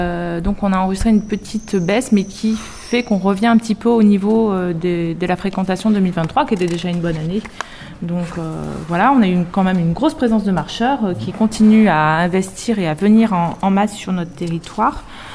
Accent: Beaulieu-sur-Dordogne, Nouvelle-Aquitaine, France; je suis lotoise corrézienne, ça ne faut pas trop le dire, corrézienne du Sud, puisque j'ai grandi à Beaulieu-sur-Dordogne et j'étais en études au lycée à Saint-Céré, passé mon bac à Figeac

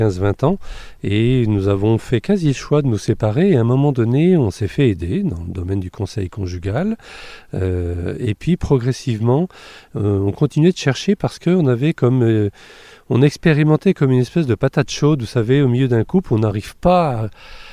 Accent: Angers, Pays de la Loire, France; now in Paris, France; je suis originaire en tout cas de Angers. Mon épouse est bruxelloise et nous habitons dans l'ouest parisien.

